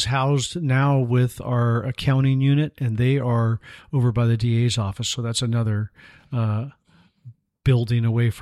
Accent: Gilroy, California, United States; I was born and raised in Gilroy, California.

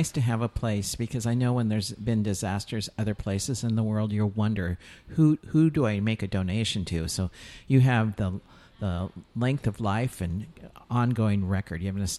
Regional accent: California, United States; I spent a lot of time growing up in Trinity County and Humboldt County and several places throughout the state

